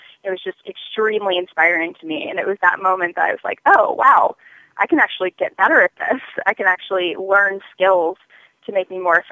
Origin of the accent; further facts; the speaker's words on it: Tucson, Arizona, United States; I grew up in Tucson and just really wanted to get out in the world and learn about the world's problems and how to fight them.